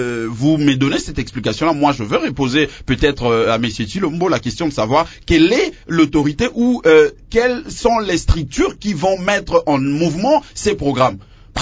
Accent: Équateur, DR Congo; Chez moi, à l'Équateur, comme un peu partout, les gens travaillent efficacement, énormément

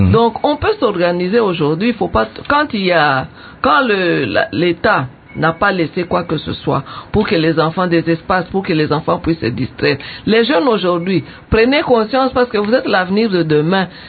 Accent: Bukavu, South Kivu, DR Congo; now in Kikwit, DR Congo; Moi, j'ai quitté le Kivu, là. à Bukavu, oui. Et je suis allée jusqu'à Kikwit. Je ne connaissais même pas le Monokutuba.

